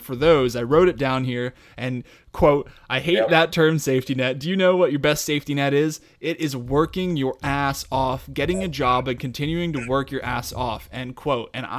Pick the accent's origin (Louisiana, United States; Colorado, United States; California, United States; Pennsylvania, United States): Colorado, United States; Woodland Park; also born or lived in New Jersey; And I was born in Jersey, but I was raised in Colorado, out in Woodland Park, Colorado.